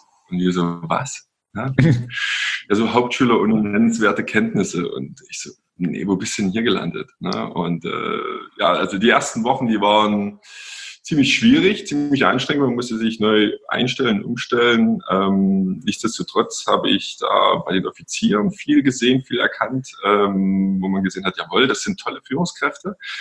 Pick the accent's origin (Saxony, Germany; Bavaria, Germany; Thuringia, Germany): Saxony, Germany; Pirna; Also meine Wurzeln, die liegen in Pirna, das ist bei Dresden. Da bin ich groß geworden, ich bin Jahrgang 82. Und ja, bin hier aufgewachsen, in einem sehr behüteten Elternhaus